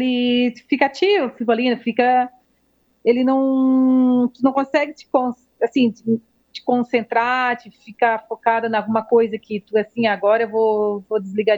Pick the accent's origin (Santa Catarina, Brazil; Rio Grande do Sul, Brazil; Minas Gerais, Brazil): Santa Catarina, Brazil; now in Criciúma, Brazil; eu sou natural de São Jero.